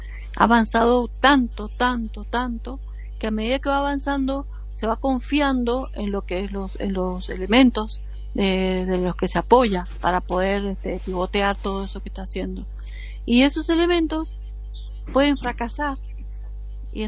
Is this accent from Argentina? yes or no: yes; Argentina; Bueno, en mi país, en Argentina, no hay reactores.